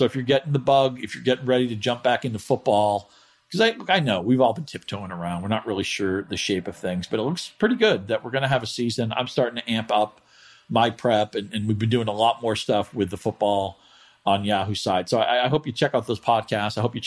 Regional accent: New England, United States; If I grew up in New England, so Fenway Park is always going to be my first love.

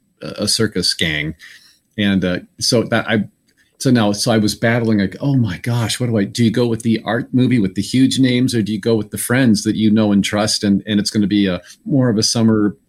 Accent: Indiana, United States; And I got to film that back in my home state of Indiana and during the summertime, and I was in heaven doing that.

